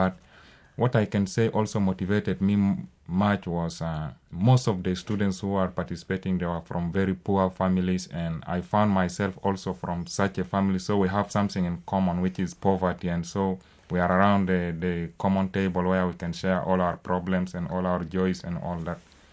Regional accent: South Sudan; English is a second language; I am from South Sudan, as already you put it. I was from Sudan, but last year I became a South Sudanese after the referendum.

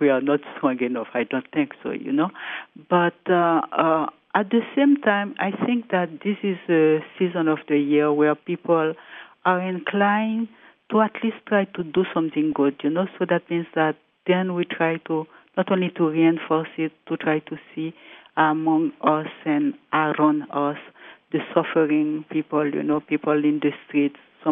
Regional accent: Haiti; I am myself from Haiti, a country in trouble.

